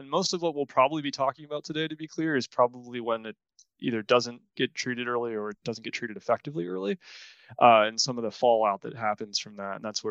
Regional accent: Lyme, Connecticut, United States; So I grew up around Lyme.

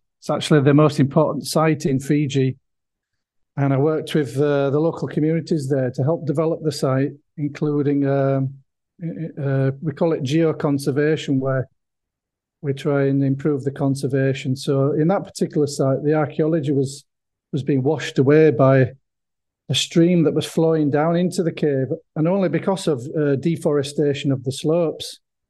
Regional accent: England, United Kingdom; I'm from England originally, and I grew up looking over some hills and valleys.

